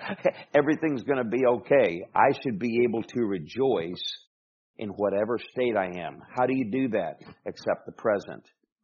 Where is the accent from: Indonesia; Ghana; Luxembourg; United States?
United States; Michigan; Now, I wasn't raised with air conditioning. I was raised in Michigan, which isn't a what you would call a hot state.